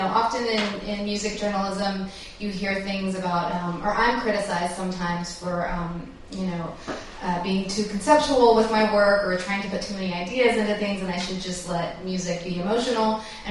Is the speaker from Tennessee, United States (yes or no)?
yes; Tennessee, United States; I grew up in Northeast Tennessee, which is a very conservative Republican part of the United States.